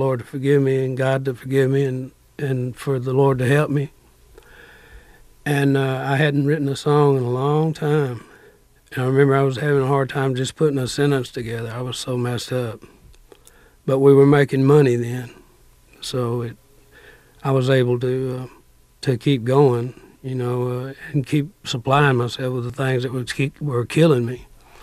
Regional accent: Corsicana, Texas, United States; also born or lived in Waco; I was born in Corsicana, Texas, and it's about 53 miles northeast of Waco, Texas. And I lived there until I was 12 years old. My grandmother raised me, and she passed on when I was 12, and I went to Waco, Texas, and lived with my mother.

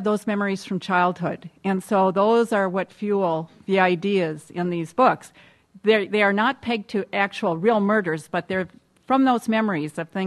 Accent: Rhinelander, Wisconsin, United States; Growing up in Rhinelander, in a community of Scandinavians, Polish, German, Irish, that was a vernacular that I heard in our household.

